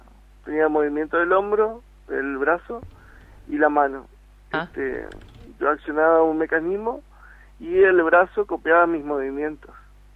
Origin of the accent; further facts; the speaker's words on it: Barranqueras, Chaco, Argentina; Bueno, yo soy de acá, de Barranquera.